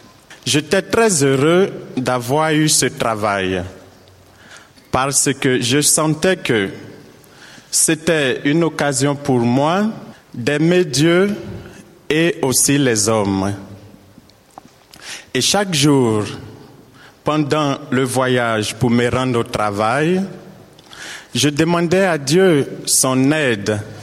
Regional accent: Côte d’Ivoire; moved away as an adult; je viens de la Côte d'Ivoire. J'ai 28 ans et je suis infirmier.

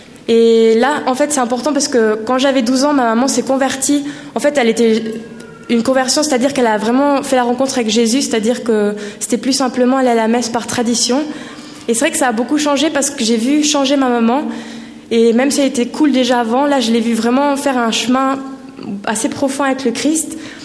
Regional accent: Valais, Switzerland; Je suis valaisanne, je suis née dans une famille catholique

